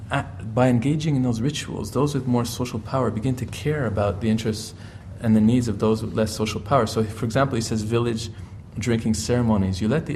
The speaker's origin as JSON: {"language": "English", "country": "Canada", "said": "as a Canadian"}